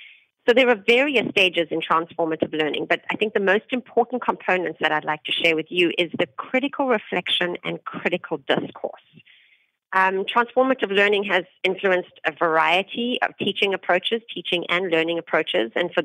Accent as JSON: {"language": "English", "country": "South Africa", "tie": "born or raised there", "moved": "yes", "lives_now": "United States", "said": "being a South African American immigrant and having students be very surprised when they hear that I was educated and grew up in South Africa, but that I have light skin."}